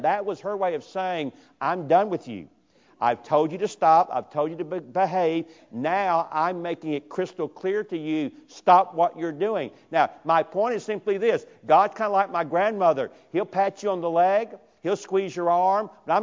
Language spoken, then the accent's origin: English; Atlanta, Georgia, United States; I grew up in Atlanta, Georgia.